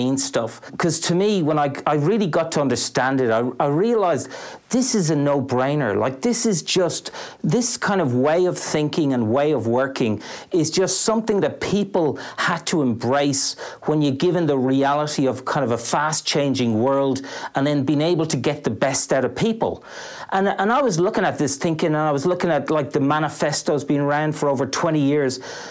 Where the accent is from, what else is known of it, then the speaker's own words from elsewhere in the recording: Dublin, Leinster, Ireland; also born or lived in London / Brussels; now in Melbourne, Australia; I'm an Irishman living here in Melbourne. I've been here probably 15 or so years. Born and educated in Dublin.